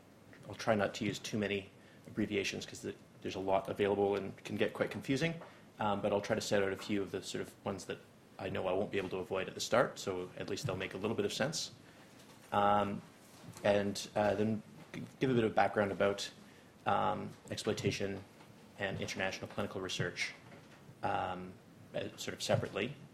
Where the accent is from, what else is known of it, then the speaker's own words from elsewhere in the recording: Canada; As you can hear from my accent, I am from Canada.